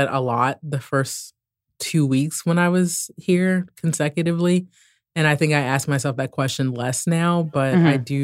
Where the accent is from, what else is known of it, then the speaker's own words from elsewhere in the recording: Maryland, United States; also born or lived in Morocco; I'm originally from the Maryland, D.C. area. I left in 2012 to go do the Peace Corps in Morocco. So I moved to a country that's a complete 180 from the United States.